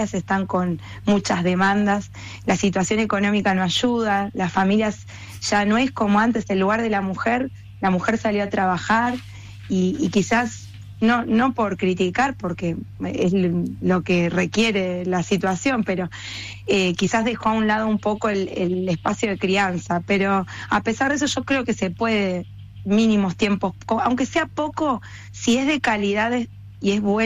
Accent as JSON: {"language": "Spanish", "region": "Buenos Aires", "country": "Argentina", "said": "Yo soy de Buenos Aires, pero tengo familia en Córdoba también."}